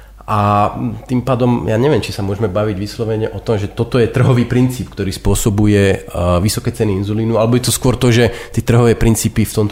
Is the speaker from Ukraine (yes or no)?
no; United States; Slovak is a second language; A je dokonca pravda, že ak by som si možno ako Američan mal tú možnosť vybrať si, v ktorom systéme chcem byť, tak je to práve v tomto